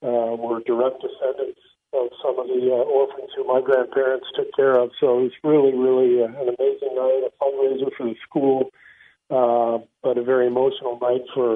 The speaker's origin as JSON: {"language": "English", "region": "England", "country": "United Kingdom", "tie": "born there", "said": "That's why I was born in England myself."}